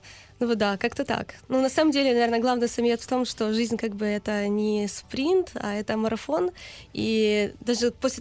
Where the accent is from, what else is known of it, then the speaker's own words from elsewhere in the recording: Berdyansk, Zaporizhzhia Oblast, Ukraine; Я сама из Бердянска, Запорожской области, как бы из простой довольно семьи